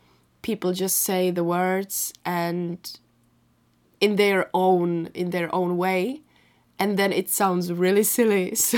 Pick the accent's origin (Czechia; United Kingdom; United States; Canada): Czechia; English is a second language; I am from the Czech Republic. I study English since I was 11, which means it's 11 years now.